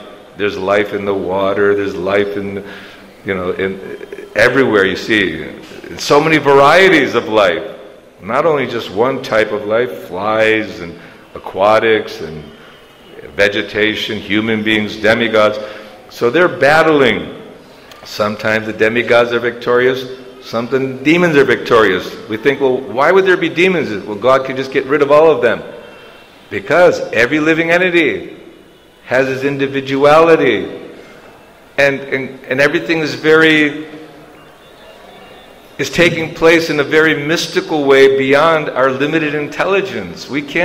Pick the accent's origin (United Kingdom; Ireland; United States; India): India; born there; It's not by chance that I was born in Bharatvarsh